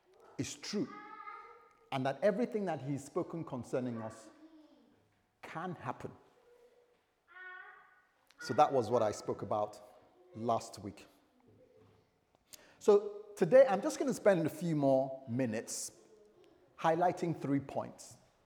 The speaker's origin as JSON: {"language": "English", "country": "United Kingdom", "said": "It doesn't matter where you're coming from. No, I'm proper Brit."}